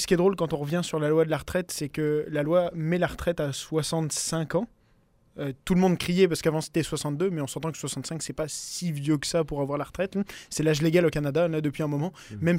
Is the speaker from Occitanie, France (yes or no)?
no; Cognac, Nouvelle-Aquitaine, France; born there; also born or lived in Martinique; je suis né en France, dans l'Ouest, là, proche d'Angoulême, okay. Cognac.